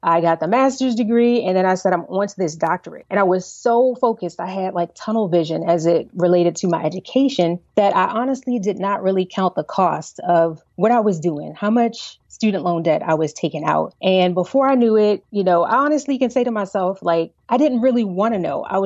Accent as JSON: {"language": "English", "town": "Baltimore", "region": "Maryland", "country": "United States", "tie": "born or raised there", "said": "So for me, I grew up in Baltimore, Maryland, Baltimore City, and my parents were actually teenage parents."}